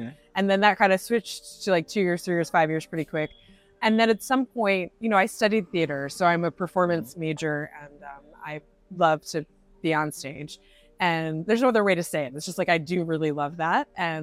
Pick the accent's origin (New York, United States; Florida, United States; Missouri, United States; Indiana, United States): Florida, United States; now in Frankfurt, Germany; Yeah, we come from Florida. I'm good on sun.